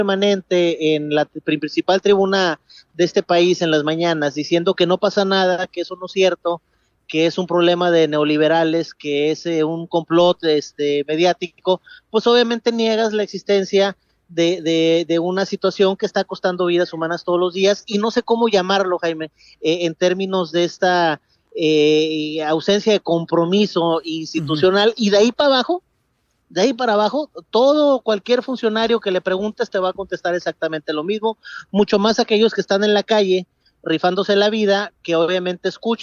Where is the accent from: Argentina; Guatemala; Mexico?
Mexico; para dimensionar dónde estamos parados como mexicanos.